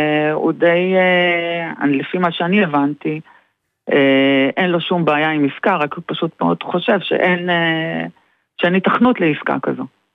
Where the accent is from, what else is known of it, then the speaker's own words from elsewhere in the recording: Meitar, Southern District, Israel; ממיתר, ושוב ליד באר שבע.